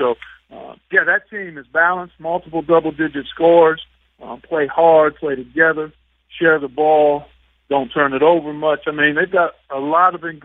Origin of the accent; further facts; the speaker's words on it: Ohio, United States; I'm a Northeastern Ohio guy.